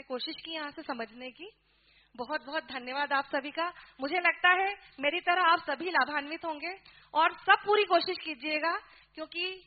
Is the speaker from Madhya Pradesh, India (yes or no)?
yes; Indore, Madhya Pradesh, India; मैं इंदौर से हूँ